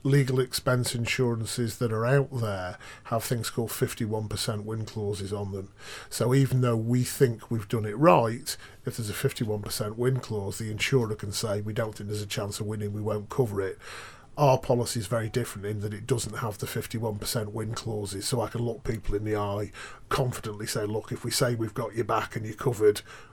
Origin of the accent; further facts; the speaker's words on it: Northwich, North West England, United Kingdom; I was brought up in Northwich, you know